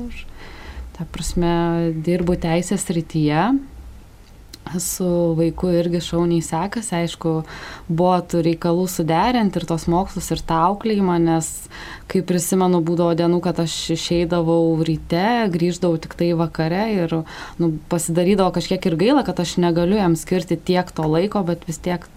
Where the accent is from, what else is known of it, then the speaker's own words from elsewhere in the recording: Kaunas, Kaunas County, Lithuania; aš pati esu iš Kauno.